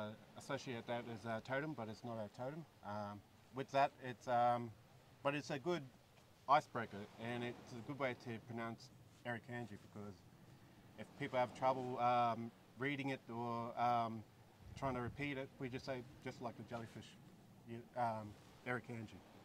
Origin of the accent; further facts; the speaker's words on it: Cairns, Queensland, Australia; also born or lived in Yarrabah; Like I said, Irukandji. But I grew up in Yarrabah, grew up in Cairns, back and forth, mainly school holidays. And when I turned 18, I travelled Australia. So I moved to Melbourne, moved to Brisbane, moved to Darwin, back to Cairns.